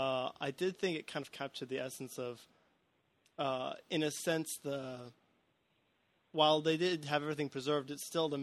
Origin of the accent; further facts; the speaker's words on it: Australia; accent: Australian; It's my Aussie accent.